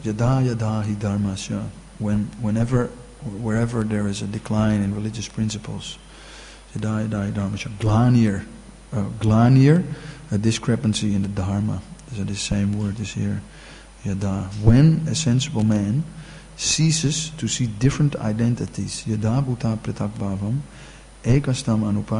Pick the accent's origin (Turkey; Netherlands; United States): Netherlands; Amsterdam, North Holland; like I'm from Amsterdam